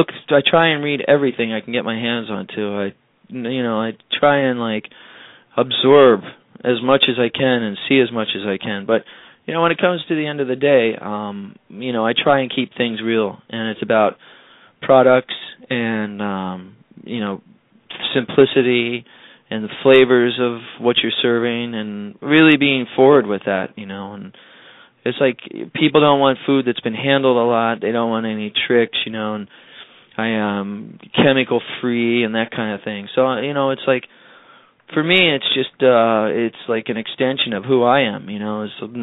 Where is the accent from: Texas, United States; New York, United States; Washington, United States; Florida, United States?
Washington, United States; Seattle; I grew up partly in the Northwest too, in Seattle area.